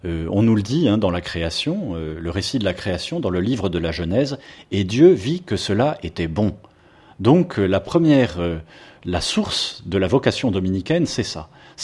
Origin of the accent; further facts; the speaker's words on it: Paris, Île-de-France, France; born there; je suis né à Paris par hasard, hein, parce qu'il y avait un aéroport, hein, d'une mère née au Mexique, d'un père né dans la Nièvre